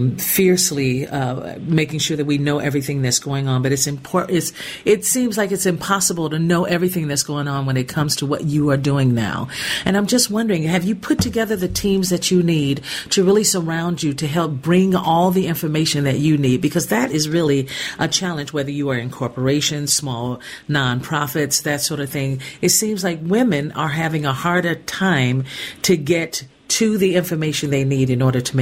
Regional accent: Gary, Indiana, United States; I grew up in Gary, Indiana, and I am telling you, in a Black chocolate city, there were so many families that were really engaged in the conversation around abortion.

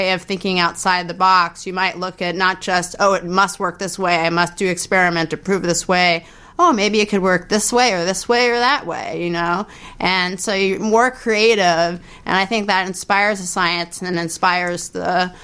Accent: San Francisco, California, United States; growing up in San Francisco, I was exposed to art and science.

